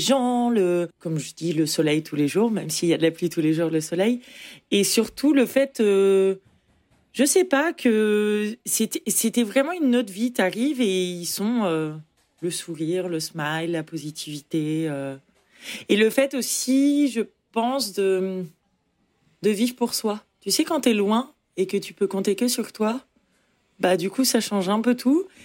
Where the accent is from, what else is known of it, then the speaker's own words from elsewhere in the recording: Normandy, France; now in New York, United States; Moi, je suis française, je viens de Normandie et je suis photographe à New York. Je vis dans le Queens, à la limite à deux blocs de Brooklyn